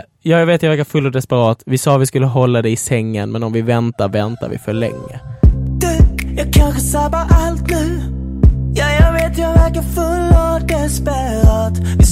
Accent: Italy; now in Sweden; Jag kommer vilja flytta till Italien på ett eller annat sätt. Tillbaka till familjen och liksom där jag kommer ifrån.

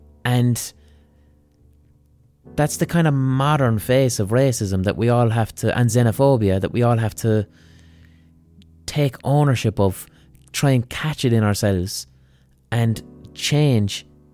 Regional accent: Ireland; But blind boy, we're Irish, how could we don't have racism here?

